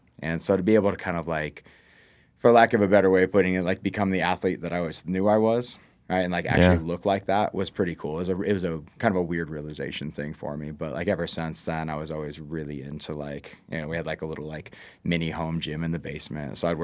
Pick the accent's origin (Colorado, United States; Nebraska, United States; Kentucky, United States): Kentucky, United States; Louisville; I'm from Louisville originally.